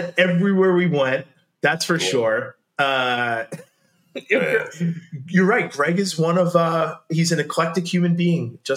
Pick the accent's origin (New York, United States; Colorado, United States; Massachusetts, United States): New York, United States; I'm from New York. You can't really own a gun. I mean, you can, but you really can't. And I was like, and from like lower Westchester, nobody owns a gun.